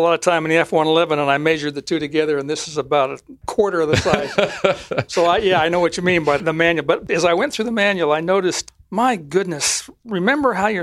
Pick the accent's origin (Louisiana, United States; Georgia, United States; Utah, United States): Utah, United States; Ogden; And I said, Chief, I'm from Ogden, Utah. Both of us from the same hometown.